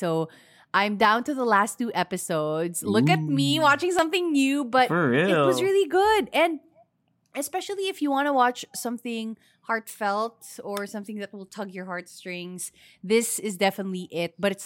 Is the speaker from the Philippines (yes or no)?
yes; Philippines; So it's such an easy way to recommend, you know, what being Filipino is all about for me.